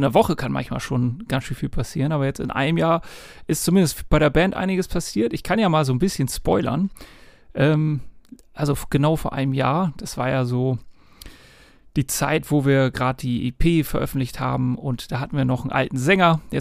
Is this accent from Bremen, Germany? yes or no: yes; Bremen, Germany; Als Bremer bzw. halb Oldenburger jetzt mittlerweile.